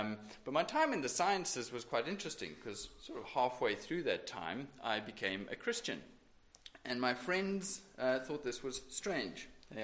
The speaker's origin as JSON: {"language": "English", "country": "South Africa", "moved": "as an adult", "said": "as you can tell from my accent. I'm not really around from around these parts. I'm from sunny South Africa. And I've been in the country for just on 8 months after having come out."}